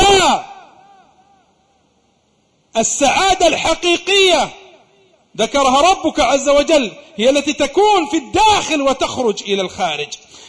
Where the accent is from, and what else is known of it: Saudi Arabia